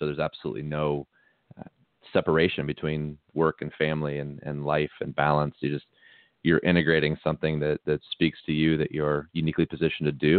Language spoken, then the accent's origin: English; St. Louis, Missouri, United States; I grew up in St. Louis, Missouri, playing ice hockey and baseball.